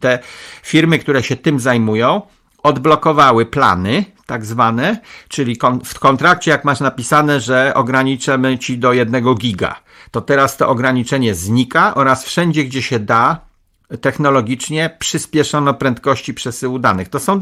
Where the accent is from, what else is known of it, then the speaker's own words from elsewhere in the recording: Pomeranian Voivodeship, Poland; Taki stary szałerek, jak u nas na Kociewiu mówią